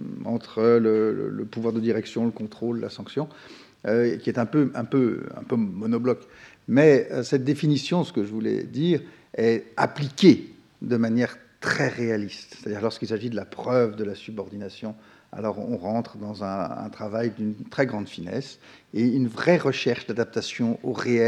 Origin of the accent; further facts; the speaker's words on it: France; je suis français et je vais faire un plan de trois parties